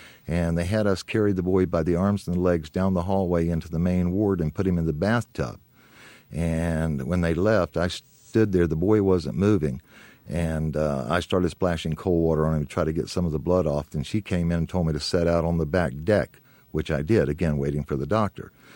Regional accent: Jacksonville, Florida, United States; I was raised in the Children's Home Society in Jacksonville, Florida.

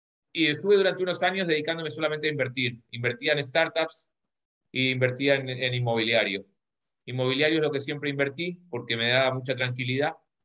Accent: Argentina; now in Spain; Como les decía, soy argentino, vivo en España hace 15 años.

